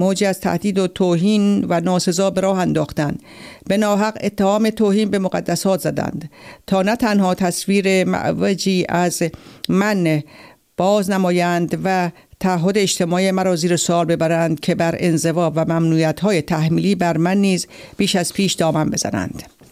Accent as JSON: {"language": "Persian", "country": "Iran", "tie": "born or raised there", "moved": "yes", "said": "تعیین کننده امکان من برای سفر به ایران است. به سرزمینی که در آن بزرگ شدم، خانه کودکیم آنجاست، مکان زیست و تلاش و قتل پدر و مادرم است"}